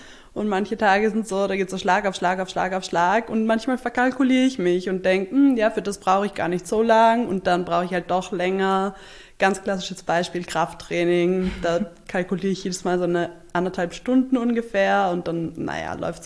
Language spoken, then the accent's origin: German; Hamburg, Germany; Ja, genau. Ich bin aus Hamburg.